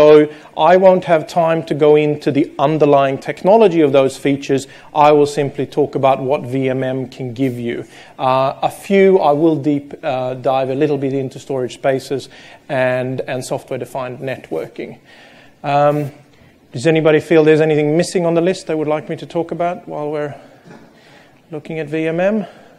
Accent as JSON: {"language": "English", "country": "Sweden", "moved": "yes", "lives_now": "Australia", "said": "I'm originally from Sweden. I've been in Australia for about 20 years."}